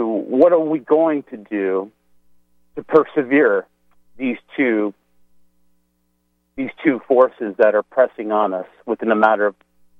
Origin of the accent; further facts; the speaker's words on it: Michigan, United States; I'm from Michigan.